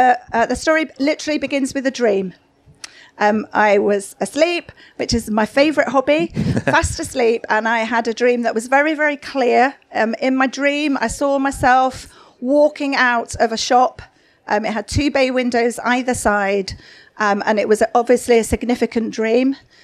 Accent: Sheffield, Yorkshire and the Humber, United Kingdom; I'm from Sheffield.

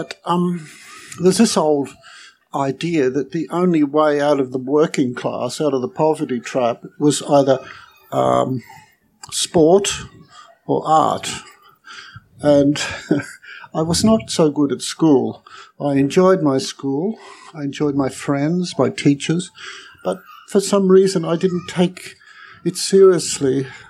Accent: Melbourne, Victoria, Australia; I grew up in Melbourne, essentially. I was born in Melbourne. I grew up in a very working class, what we used to call a working class suburb, lots of factories and labourers and workers.

